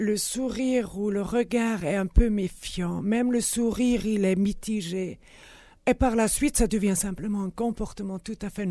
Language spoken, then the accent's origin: French; Switzerland; born there; même si je suis née en Suisse